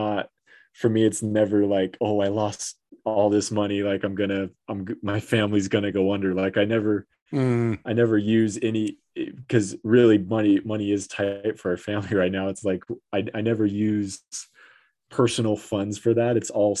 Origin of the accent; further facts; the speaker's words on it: Arizona, United States; also born or lived in Utah; now in Denver, United States; So I'm from Arizona actually. So, grew up in Arizona. That's where I met my wife as well. We went to high school together, and then, went to Utah for my undergraduate, and now I'm in Denver for dental school.